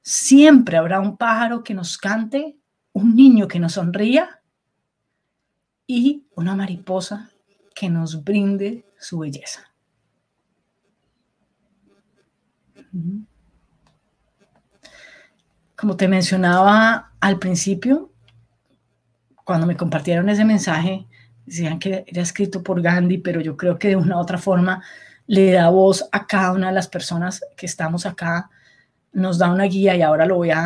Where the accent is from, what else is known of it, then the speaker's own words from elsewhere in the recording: Venezuela; un dictador que está en mi país, Venezuela.